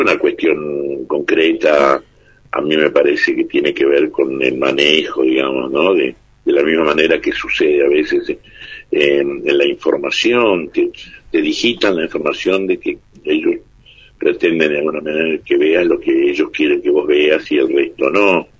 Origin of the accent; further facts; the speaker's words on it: Salta, Argentina; Yo como provinciano, porque soy salteño, amo ir a las provincias.